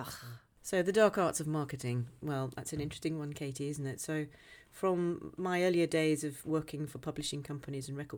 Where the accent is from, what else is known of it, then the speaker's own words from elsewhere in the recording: Midlands, United Kingdom; now in London, United Kingdom; I always think I come from the Midlands, and that my family were from Cornwall. I never say I come from London. It's weird, but yeah, of course I am. I've been here a very long time.